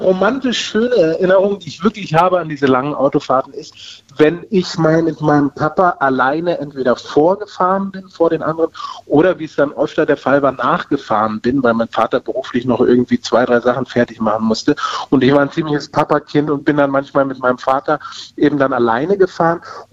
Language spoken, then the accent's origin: German; Berlin, Germany; weil als Berliner, wie ich eben einer war, aufgewachsen in Berlin, war ich immer mit den öffentlichen Verkehrsmitteln unterwegs.